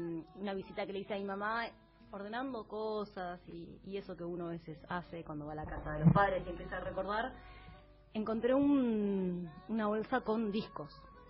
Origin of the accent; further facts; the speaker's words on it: Buenos Aires, Argentina; born there; Yo nací en Capital Federal.